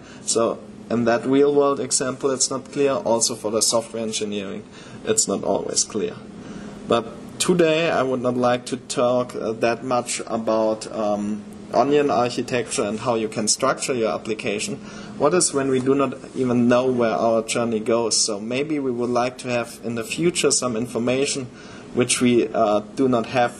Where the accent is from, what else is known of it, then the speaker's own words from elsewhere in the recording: Germany; English is a second language; moved away as an adult; now in Denver, United States; I'm based right now out of Denver, Colorado, but originally I'm from Germany, so I relocated last year.